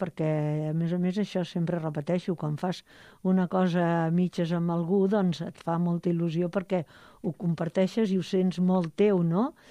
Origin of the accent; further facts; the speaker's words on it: Montcada, Catalonia, Spain; I això d'haver pogut viatjar gent de poble com som molts de Montcada